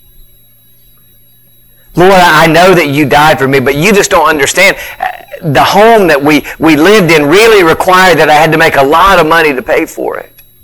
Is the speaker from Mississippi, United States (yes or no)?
yes; West Point, Mississippi, United States; I grew up in West Point. West Point is not known for many things, but we can play football over there. The Green Wave just keeps marching on.